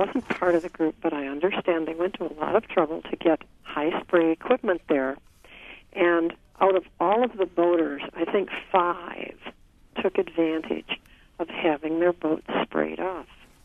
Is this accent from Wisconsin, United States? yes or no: yes; Fond du Lac, Wisconsin, United States; And recently there was a fishing tournament held here. I am from Fond du Lac.